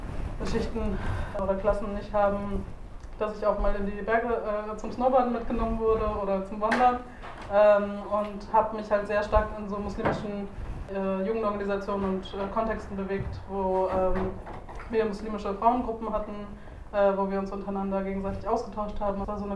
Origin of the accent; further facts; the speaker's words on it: Munich, Bavaria, Germany; also ich bin selbst sozusagen in München geboren, groß geworden. Meistens in München, in Bayern zumindest.